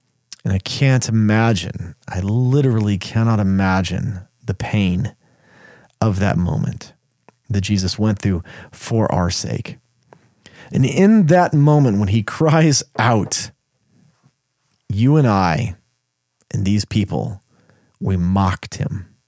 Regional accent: Texas, United States; I'm from the United States, and furthermore, I'm from Texas

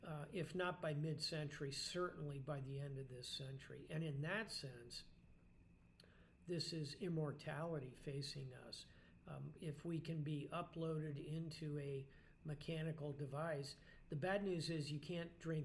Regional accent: United States; And then the second thing, and I say this sadly as an American, is in 2054, in the novel, you see real conflict in America.

